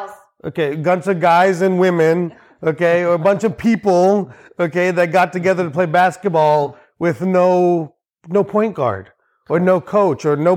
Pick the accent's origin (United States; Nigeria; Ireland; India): India; But I'm Indian, so I'm cheap.